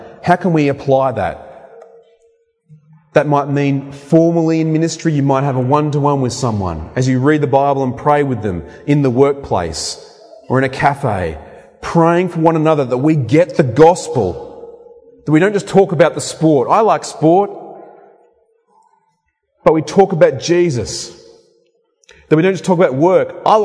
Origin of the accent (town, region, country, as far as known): New South Wales, Australia; moved away